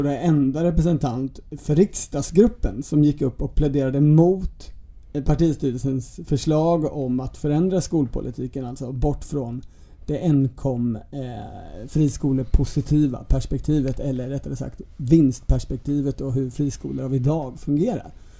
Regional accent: Jämtland County, Sweden; Jag kommer från Jämtland

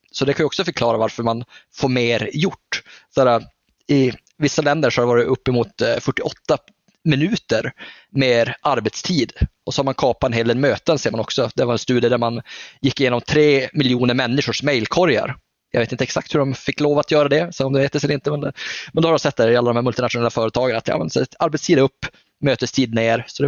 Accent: Norrland, Sweden; Jag är ju norrlänning

